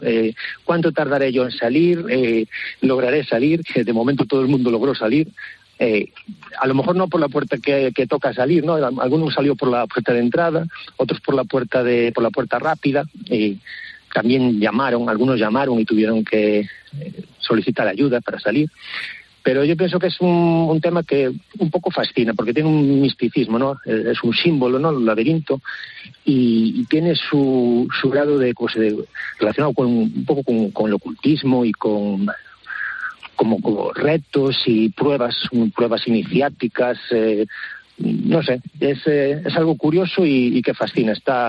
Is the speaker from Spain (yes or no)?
yes; Viveiro, Galicia, Spain; now in A Coruña, Spain; yo soy de Viveiro, aunque actualmente resido en La Coruña ya desde hace años